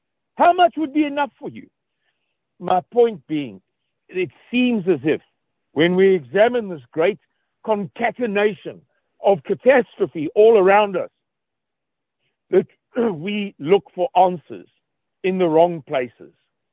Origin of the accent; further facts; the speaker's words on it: South Africa; it's the equivalent of Southerners because we're from South Africa.